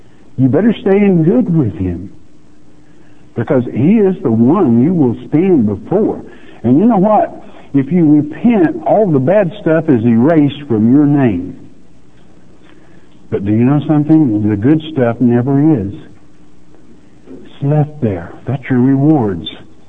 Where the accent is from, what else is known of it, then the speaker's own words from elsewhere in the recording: Oklahoma, United States; I was born and raised down here in Tornado Alley in Oklahoma